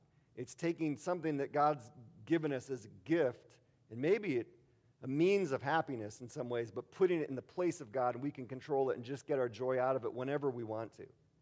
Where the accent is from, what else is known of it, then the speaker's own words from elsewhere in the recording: Milwaukee, Wisconsin, United States; I'm from Milwaukee originally. The Milwaukee Brewers have not been to the World Series since I was 11.